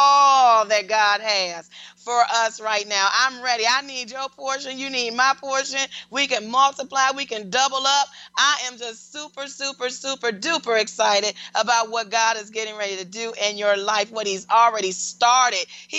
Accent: Detroit, Michigan, United States; So January 12th, Detroit, I will be in your city. Super excited, my hometown.

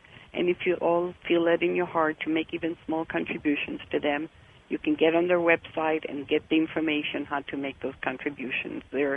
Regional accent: Israel; accent: Hebrew; English is a second language; Yeah, you know, you hear my Hebrew accent, right?

